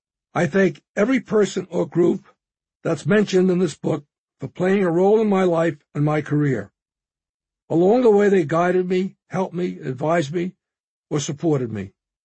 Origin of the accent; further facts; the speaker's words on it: Rosin Heights, New York, United States; I'm the American dream. I grew up in Rosin Heights, Long Island, during World War II and just after.